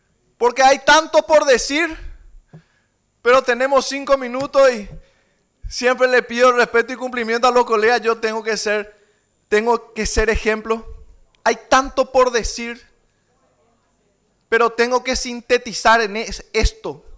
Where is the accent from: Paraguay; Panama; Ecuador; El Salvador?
Paraguay; El tremendo orgullo que yo siento, y tengo que decirlo con sinceridad, como paraguayo y como compañero del presidente Santiago Peña